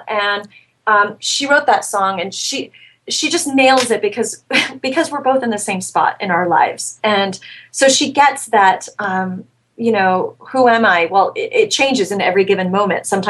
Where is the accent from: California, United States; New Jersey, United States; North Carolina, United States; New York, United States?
New York, United States; Jason and I are the same age, and we grew up together in New York. Do you know, we came of age at the same time in New York